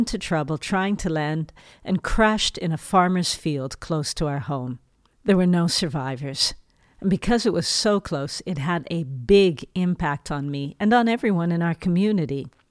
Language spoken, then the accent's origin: English; Toronto, Ontario, Canada; now in Netherlands; Now, even though I live in the Netherlands, I grew up in Toronto, Canada.